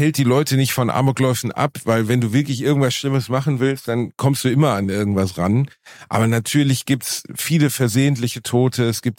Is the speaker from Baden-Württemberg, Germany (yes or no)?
no; Gelsenkirchen, North Rhine-Westphalia, Germany; ja, ich bin in Gelsenkirchen aufgewachsen.